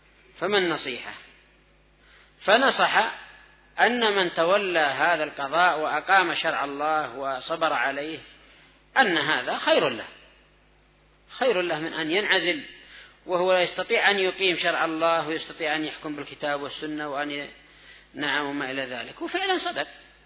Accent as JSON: {"language": "Arabic", "country": "Yemen", "said": "أما عندنا في اليمن فالقضاء حال يرثى له، ولا سيما مع هذا التفلت الأمني يا إخوان"}